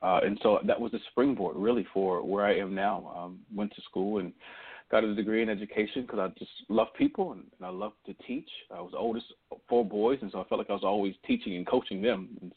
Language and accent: English; Washington, District of Columbia, United States; Born and raised in Washington, D.C., in an era where D.C. was the murder capital of the world.